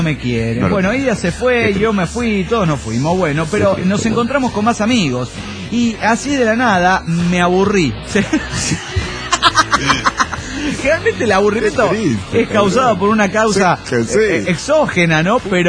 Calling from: Salinas Victoria, Nuevo León, Mexico; Aquí en Salinas, Canon. Victoria, Nuevo León, México. ¿Cómo están, cabrones? Aquí reportándome desde mi nueva ubicación.

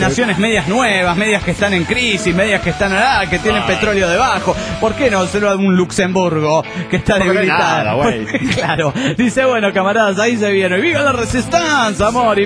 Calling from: Guadalajara, Jalisco, Mexico; de Guadalajara, México.

